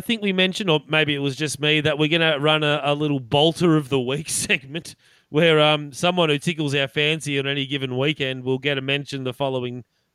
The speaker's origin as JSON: {"language": "English", "town": "Melbourne", "region": "Victoria", "country": "Australia", "said": "What I guess we're from Melbourne"}